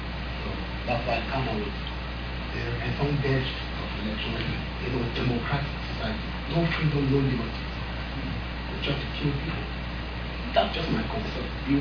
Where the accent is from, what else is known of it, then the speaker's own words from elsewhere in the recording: Cameroon; I'm an atheist. I am from Cameroon.